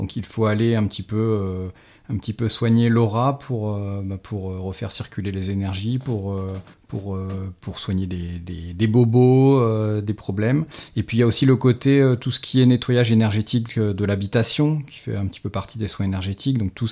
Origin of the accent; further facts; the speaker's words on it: Île-de-France, France; moi je suis originaire du Nord, enfin du Nord, par rapport à ici, oui, Seine-et-Marne Nord, sur les anciens champs de bataille de la Première Guerre mondiale, j'ai grandi. Donc dans des très vieilles maisons